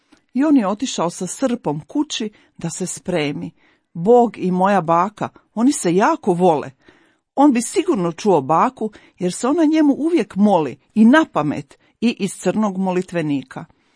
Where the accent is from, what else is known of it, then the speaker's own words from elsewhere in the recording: Slavonia, Croatia; mi smo oboje iz Slavonije odrastanjem